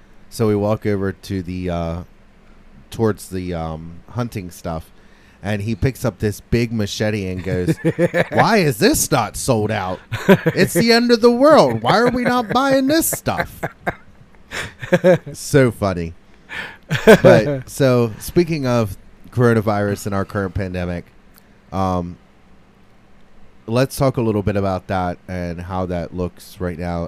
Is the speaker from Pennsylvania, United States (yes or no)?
yes; Delta, Pennsylvania, United States; I'm from Delta, and that is right on the Maryland line.